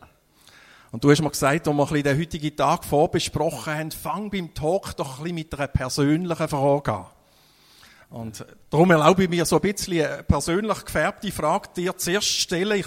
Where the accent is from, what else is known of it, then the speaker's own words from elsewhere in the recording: Appenzell, Switzerland; Ich bin ja in dieser Zeit als Bub im Appenzellerland aufgewachsen.